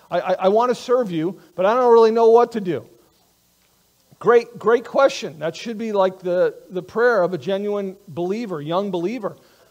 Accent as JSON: {"language": "English", "country": "United States", "said": "Way too many times we, as American Christians, we read the Bible through a lens of, like, individuality, you know?"}